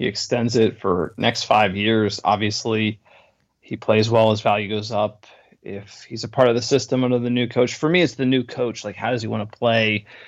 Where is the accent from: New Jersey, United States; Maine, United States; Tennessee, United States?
New Jersey, United States; grew up in New Jersey. We played, American football, and we got yelled at a lot.